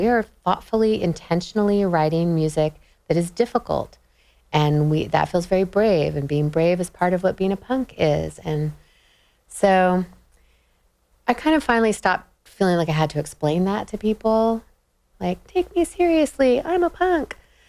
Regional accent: Sacramento, California, United States; growing up in Sacramento, which is a dude-heavy music scene in Sacramento in the 90s

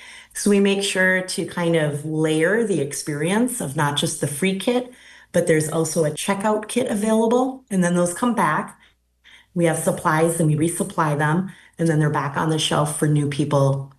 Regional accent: Minnesota, United States; being raised up in the Lakes area. So I grew up in the Ideal Corners area, which is near Breezy Point, Pequot, Jenkins, and Cross Lake.

